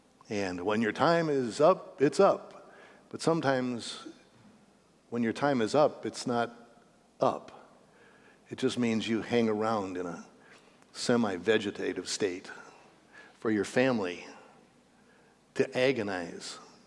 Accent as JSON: {"language": "English", "region": "Minnesota", "country": "United States", "said": "Since I come from Minnesota, every state has its own kind of unique ways of rebelling against authority."}